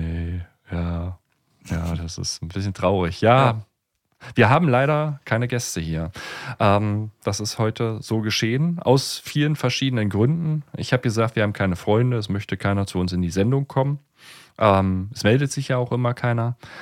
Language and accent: German; East Germany, Germany; Ja gut, weil ich bin Ostdeutscher.